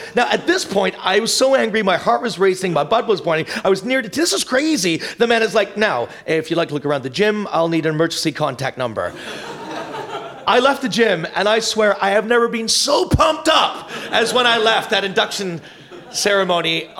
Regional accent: Canada; because I'm Canadian

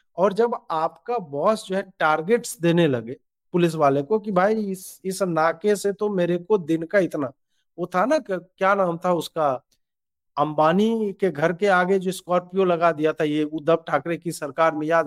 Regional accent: Begusarai, Bihar, India; मैं जिस जगह से आता हूँ बेगूसराय, और मेरा ननिहाल जिस जिले में है

